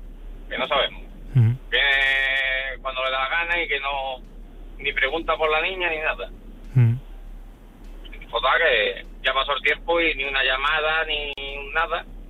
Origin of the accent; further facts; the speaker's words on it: Seville, Andalusia, Spain; yo soy de Sevilla y entonces yo no trabajaba allí en el pueblo.